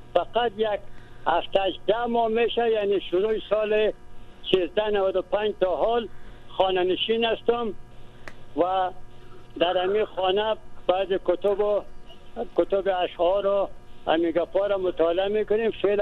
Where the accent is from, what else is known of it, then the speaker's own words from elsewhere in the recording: Kabul, Afghanistan; born there; ما نسرین جان در ناحیه یفت شهر کابل به دنیا آمدیم یا تولد شدیم.